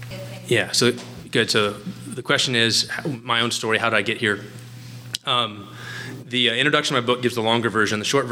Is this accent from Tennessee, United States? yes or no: no; Texas, United States; I'm from Texas. I just got married.